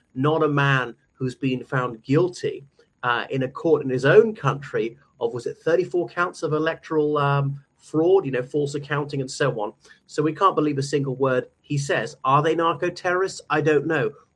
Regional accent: Ireland; from Ireland, and more horrifying news from the United States.

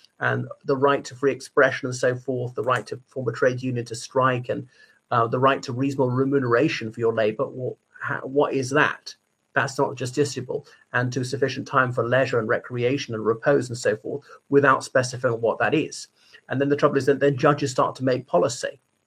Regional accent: Ireland; everybody … from Ireland.

